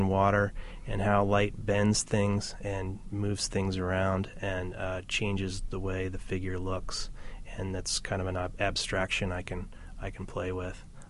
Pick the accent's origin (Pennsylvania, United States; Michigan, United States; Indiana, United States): Indiana, United States; Indianapolis; I did a lot of swimming growing up in Indianapolis